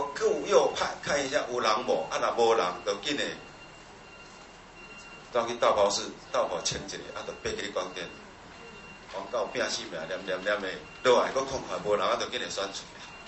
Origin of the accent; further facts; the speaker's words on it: central Taiwan, Taiwan; 我来自中部哈、哦，啊，中部呢偏南的比较多。